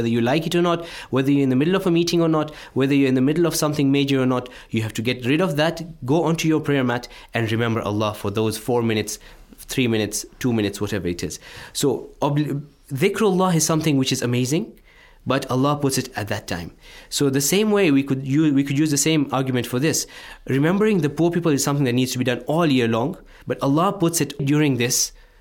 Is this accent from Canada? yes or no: no; Nairobi, Kenya; English is a second language; now in Qom, Iran; Nairobi, Kenya.